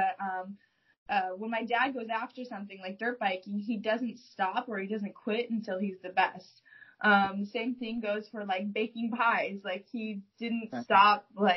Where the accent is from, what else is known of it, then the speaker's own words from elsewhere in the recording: Yakima, Washington, United States; now in Seattle, United States; I grew up in Yakima, Washington. I was on the east side of the state. And I moved to Seattle my freshman year of high school.